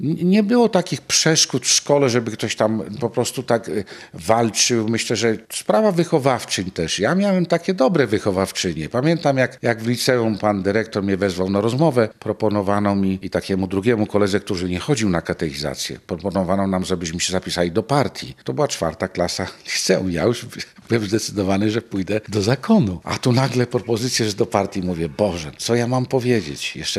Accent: Rzeszów, Subcarpathian Voivodeship, Poland; born there; ja urodziłem się w Rzeszowie, w parafii diecezjalnej Chrystusa Króla, tam byłem ochrzczony

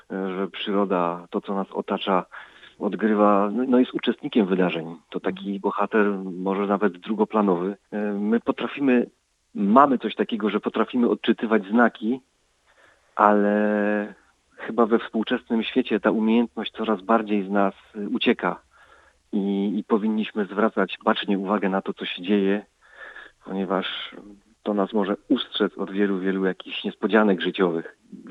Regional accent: Silesian Voivodeship, Poland; accent: Silesian; Ja jestem synkiem spod Rybnika

